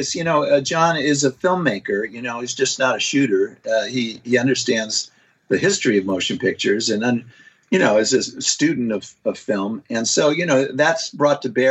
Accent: Kentucky, United States; in fact, we're hometown buddies from Kentucky.

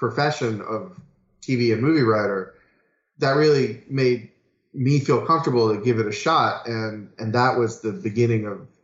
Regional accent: Margate, Florida, United States; I grew up in Crawl Springs in Margate.

